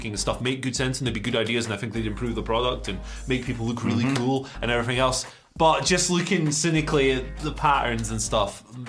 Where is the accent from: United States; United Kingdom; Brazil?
United Kingdom; Scotland; I'm Scottish.